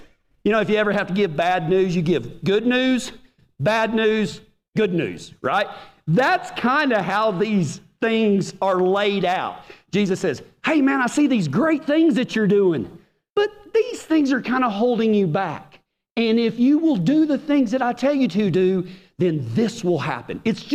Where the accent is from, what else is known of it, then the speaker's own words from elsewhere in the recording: Big Lake, Texas, United States; now in Kiowa, United States; I'm from Big Lake, Texas originally.